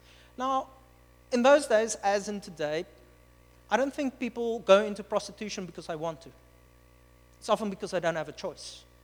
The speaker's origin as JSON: {"language": "English", "town": "Upington", "region": "Northern Cape", "country": "South Africa", "said": "I'm from Upington, so it's okay. It's a nowhere little town."}